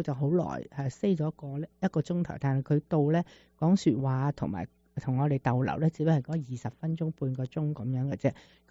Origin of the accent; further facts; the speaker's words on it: China; now in United States; 虽然而家我哋系喺美国，我哋已经入咗籍，我哋已经系算系佢嘅居民，系咪？但系始终我哋个根系中国啊嘛